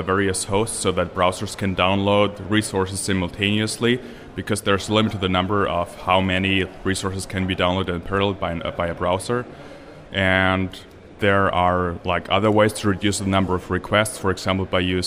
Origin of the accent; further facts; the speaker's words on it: Germany; English is a second language; I'm from Germany. I'm currently studying IT systems engineering in Potsdam